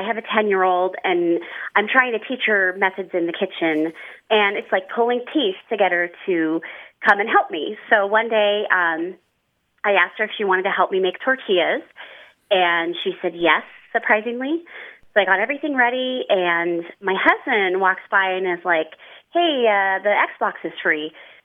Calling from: Reno, Nevada, United States; I'm calling from Reno, Nevada.

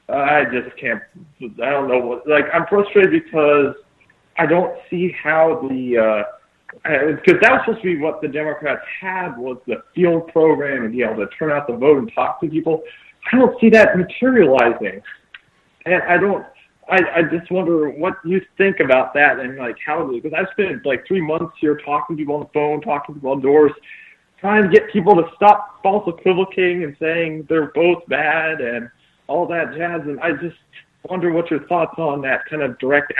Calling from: Wausau, Wisconsin, United States; I'm calling from Wausau, Wisconsin

